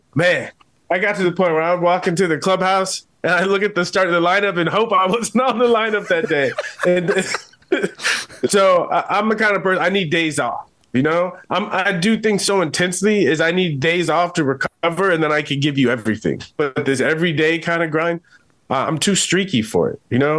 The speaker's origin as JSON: {"language": "English", "town": "San Diego", "region": "California", "country": "United States", "tie": "born or raised there"}